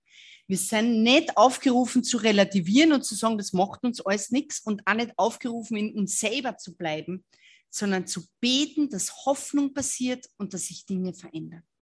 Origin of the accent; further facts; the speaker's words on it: Austria; Bei uns in Österreich extrem.